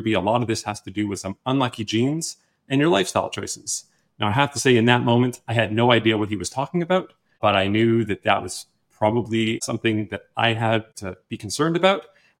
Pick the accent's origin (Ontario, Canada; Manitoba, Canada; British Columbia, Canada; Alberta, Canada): Ontario, Canada; Toronto; I'm from Toronto